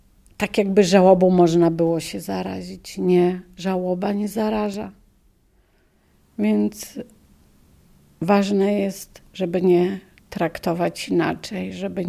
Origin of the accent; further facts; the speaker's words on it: Białystok, Podlaskie Voivodeship, Poland; born there; now in Warsaw, Poland; Urodziłam się w Białymstoku, kocham Białystok i w obecnej chwili jeszcze jestem w Warszawie.